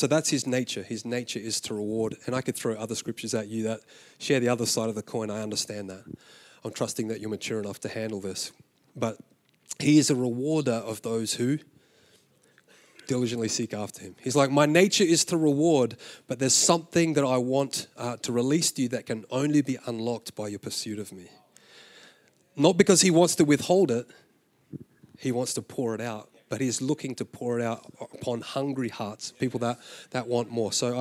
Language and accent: English; Australia; now in United States; I am Australian. I live in America. I have lived in America for a very, very long time.